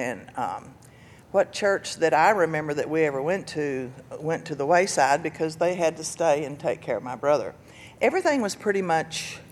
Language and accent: English; Texas, United States; I'm from Lubbock County, and Lubbock County had absolutely nothing, just nothing, still has nothing.